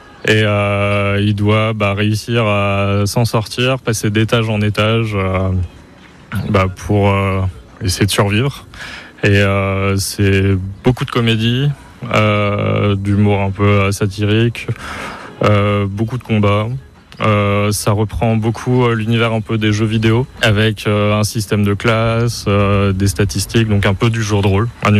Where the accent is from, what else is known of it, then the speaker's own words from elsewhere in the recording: Tours, Centre-Val de Loire, France; je viens de Tours